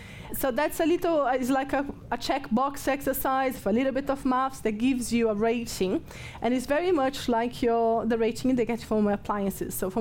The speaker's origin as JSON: {"language": "English", "country": "Brazil", "moved": "as an adult", "lives_now": "Nottingham, United Kingdom", "said": "So I live in Nottingham. I'm originally from Brazil. I've been in Nottingham for almost 20 years."}